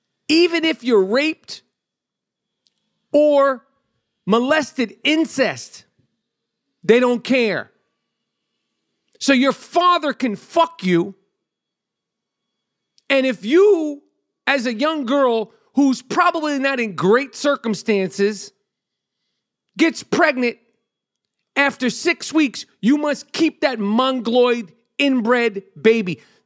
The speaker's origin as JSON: {"language": "English", "region": "Texas", "country": "United States", "said": "I'm from Texas."}